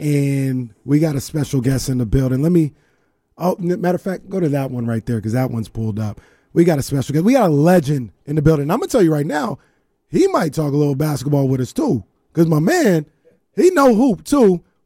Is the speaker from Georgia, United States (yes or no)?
no; Sacramento, California, United States; I'm born and raised in Sacramento. I am a diehard Kings fan.